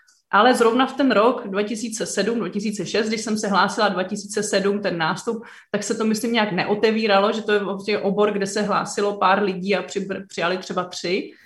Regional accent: Říčmanice, South Moravian Region, Czechia; Já pocházím ne úplně z Brna, z města, ale z okresu Brno-Venkov, z Říčmanic.

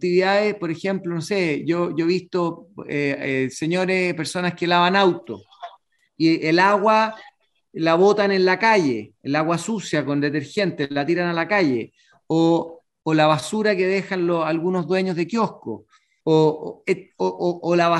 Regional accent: Chile; la actitud que yo creo que tenemos que tener como chileno

